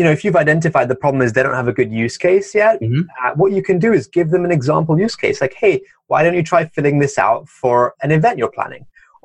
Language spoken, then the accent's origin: English; London, United Kingdom; I grew up in a variety of places, but mostly I grew up in the UK, in London.